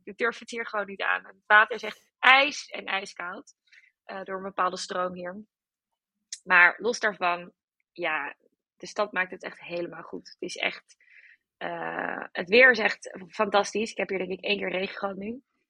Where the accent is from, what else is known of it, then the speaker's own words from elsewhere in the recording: Amsterdam, North Holland, Netherlands; Daar kunnen wij als Amsterdammers nog wel wat van leren.